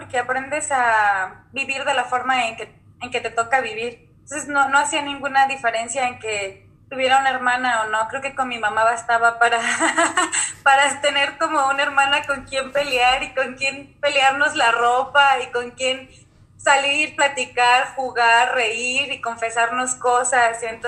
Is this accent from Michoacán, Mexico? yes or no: yes; Morelia, Michoacán, Mexico; born there; Nací en la ciudad de Morelia, Michoacán, en México.